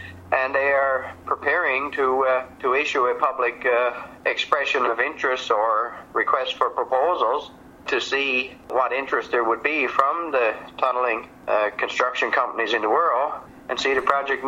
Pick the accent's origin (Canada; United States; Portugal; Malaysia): Canada; Newfoundland and Labrador; I grew up in the Strait of Belle Isle, and every night we could, on a clear night, you could seem like you could draw a rock across to the island. I grew up on the Labrador side